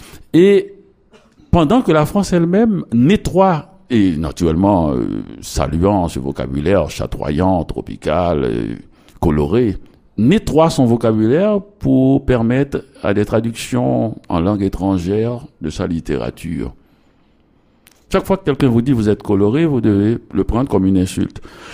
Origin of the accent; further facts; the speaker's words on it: Petit-Goâve, Ouest, Haiti; Donc, Petit Gouave, j'ai passé mon enfance à Petit Gouave.